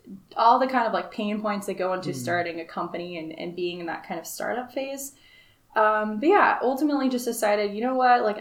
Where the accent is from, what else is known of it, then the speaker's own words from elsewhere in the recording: West Des Moines, Iowa, United States; So I am originally from West Des Moines, Iowa. That's where my family lives. I've grown up in Midwest my entire life.